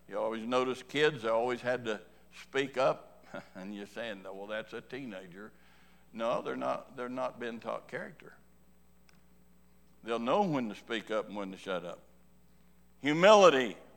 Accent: Kansas, United States; I was born and raised in Kansas, and that's the only team we got around there

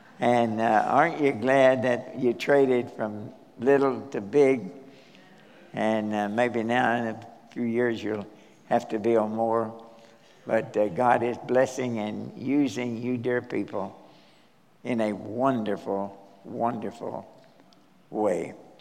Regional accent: Nortonville, Kentucky, United States; I was born and reared in Western Kentucky, a little town called Nortonville.

